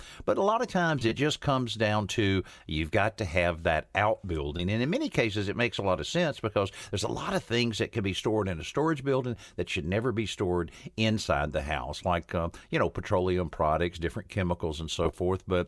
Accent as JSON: {"language": "English", "town": "Marianna", "region": "Florida", "country": "United States", "tie": "born or raised there", "said": "the shows we did down in my hometown of Mariana, Florida"}